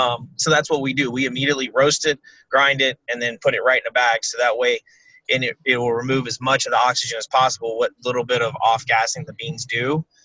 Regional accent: North Carolina, United States; now in Jacksonville, United States; because I grew up in North Carolina, small town.

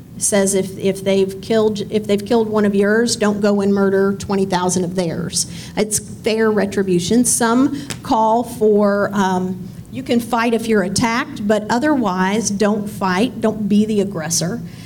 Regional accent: United States; I know that as American women, we cannot believe that.

